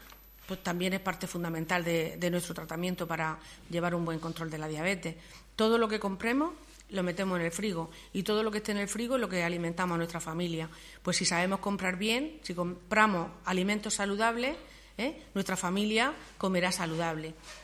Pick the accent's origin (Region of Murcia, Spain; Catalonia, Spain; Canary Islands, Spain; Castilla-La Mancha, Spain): Region of Murcia, Spain; Cartagena; a ver si somos muchísimos cartageneros los que vamos a hacer esta ruta.